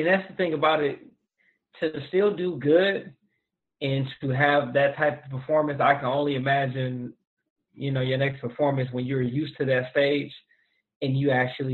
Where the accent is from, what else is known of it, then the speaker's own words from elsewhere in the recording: Detroit, Michigan, United States; Like, I'm an East cat. Like, I'm from Detroit